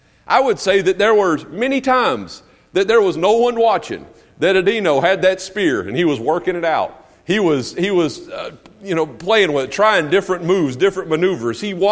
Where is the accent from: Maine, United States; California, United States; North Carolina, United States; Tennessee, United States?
North Carolina, United States; I'm from Western North Carolina. We're practically brothers.